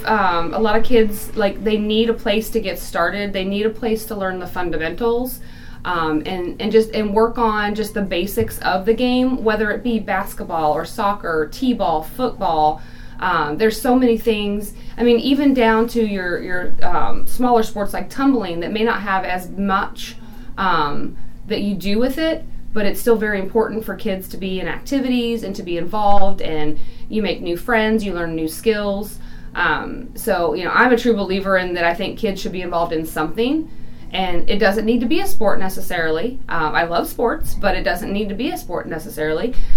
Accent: Vandalia, Missouri, United States; I graduated from Van Far in 97, seems like a very long time ago. There wasn't a whole lot to do. We drove around town a lot.

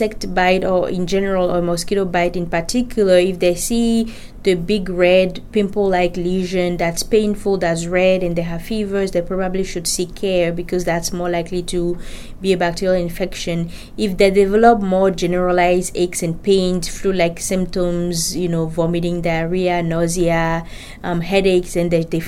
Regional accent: Benin; now in United States; I am originally from Benin, a country in West Africa. I did my medical school here in Omaha, Nebraska.

